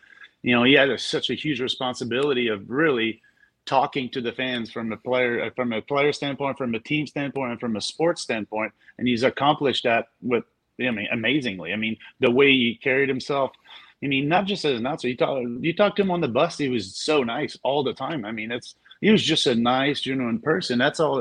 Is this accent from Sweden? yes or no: no; Montreal, Quebec, Canada; English is a second language; I was not aware a lot, but remember, I'm from Montreal.